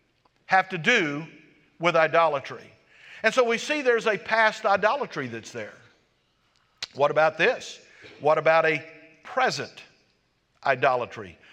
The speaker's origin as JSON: {"language": "English", "country": "United States", "said": "We live in America. I'm American. I am too. I love this country."}